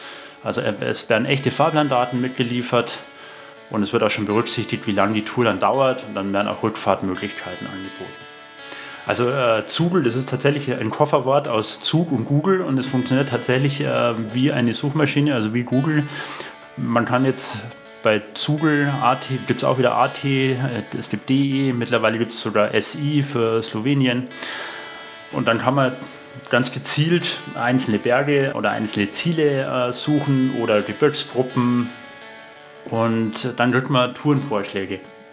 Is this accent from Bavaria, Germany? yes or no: yes; Munich, Bavaria, Germany; München, ja. Ich bin aus Bayern, ich bin sogar gebürtiger Münchner